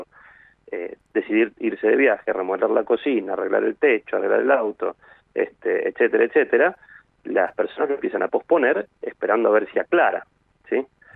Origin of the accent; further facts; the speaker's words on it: Argentina; si nosotros como argentinos lo que hemos hecho con la posibilidad de emitir moneda, hemos sido tremendamente descuidados